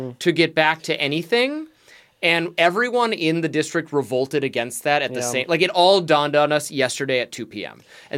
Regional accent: Michigan, United States; Well, I'm from Michigan, so I'm used to snow.

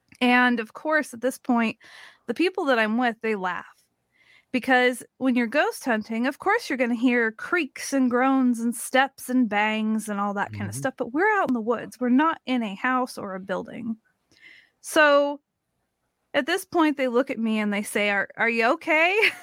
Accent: Oregon, United States; here I am from Oregon, and in Oregon at night, the sound, it's really quiet

